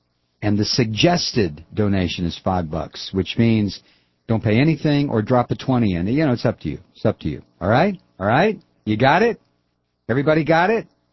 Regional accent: Ohio, United States; I don't know where that is. And I'm from Ohio.

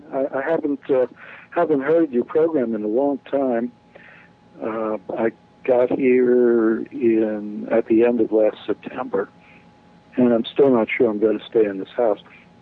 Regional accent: New York City, New York, United States; moved away as an adult; also born or lived in San Francisco Bay Area; So, I mean, I grew up in New York City and lived in the San Francisco Bay Area for 43 years, and it just got too ridiculously expensive.

